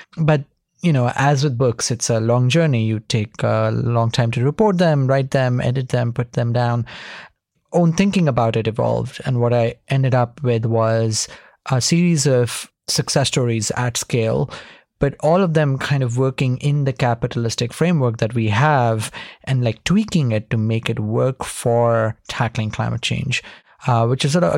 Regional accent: India; You know, I grew up in India.

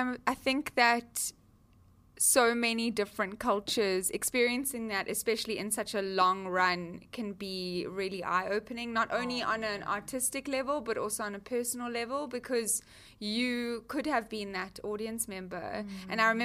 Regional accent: Sydney, New South Wales, Australia; Claire and I are from Sydney, and Bee's from Melbourne.

